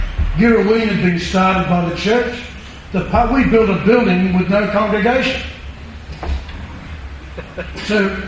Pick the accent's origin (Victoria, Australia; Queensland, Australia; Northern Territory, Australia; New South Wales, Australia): Northern Territory, Australia; Darwin; I went to school in Darwin. I grew up in Darwin straight after the Second World War. Pretty rough place.